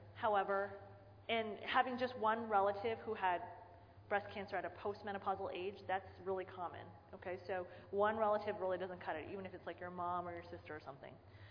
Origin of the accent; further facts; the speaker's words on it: Canada; I'm from Canada, but not the French part.